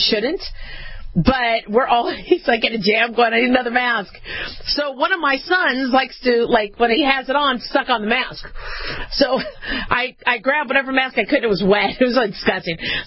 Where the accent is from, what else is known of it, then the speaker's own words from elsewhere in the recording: California, United States; But I still feel like I'm part Californian, which is why I support the Dodgers and I support the Raiders and all that. You know, once you're from SoCal, it's really hard to kind of separate that.